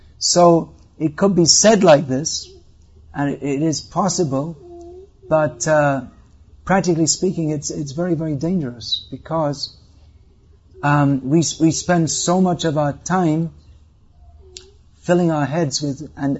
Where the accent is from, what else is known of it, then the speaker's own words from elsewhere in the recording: England, United Kingdom; now in India; I'm living in India. I don't live in America or England. But I was brought up in England, raised in England.